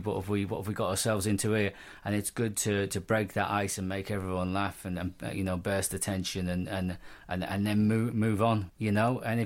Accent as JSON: {"language": "English", "town": "Liverpool", "region": "North West England", "country": "United Kingdom", "said": "You're also, well, I'm also from Liverpool, I'm also married, I've also got a kid."}